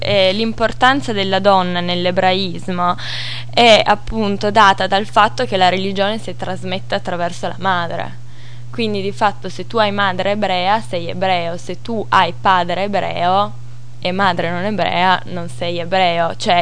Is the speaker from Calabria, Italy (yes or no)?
no; Turin, Piedmont, Italy; Certo, io da torinese, la famiglia di mio padre è in Italia da prima che ci fosse l'Unità d'Italia